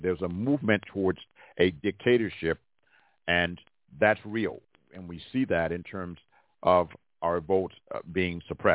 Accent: Birmingham, Alabama, United States; with me growing up in Birmingham and seeing how the police were machine gunning us, and the fire department was blowing up our homes and our churches.

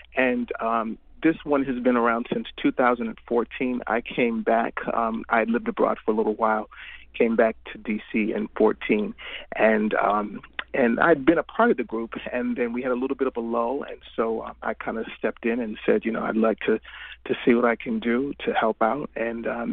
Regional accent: St. Croix, U.S. Virgin Islands; now in United States; I was raised Moravian in St. Croix in the Moravian Church, and then moving to the States.

